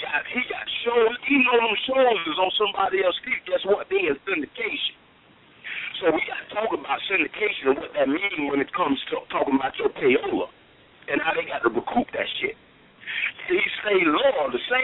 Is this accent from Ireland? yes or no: no; the South, United States; What I'm saying is that I'm a nigga from the South, and I always say that I'm a down South nigga with up North game.